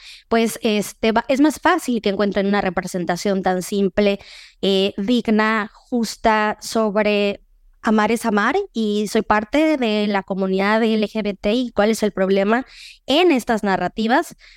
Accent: Mérida, Yucatán, Mexico; yo he encontrado muy común el uso de este término en Mérida, Yucatán, que es de donde soy

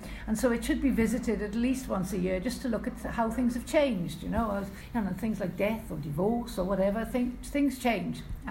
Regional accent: Wales, United Kingdom; accent: Welsh; They've all understood my Welsh accent, which is great.

